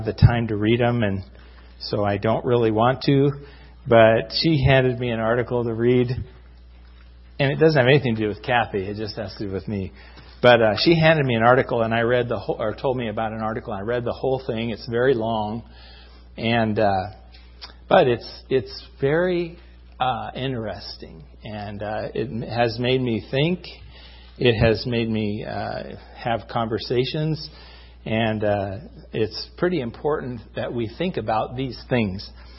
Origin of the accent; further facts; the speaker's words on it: Seattle, Washington, United States; So I grew up in Seattle. I grew up in West Seattle, and it was a great place to live.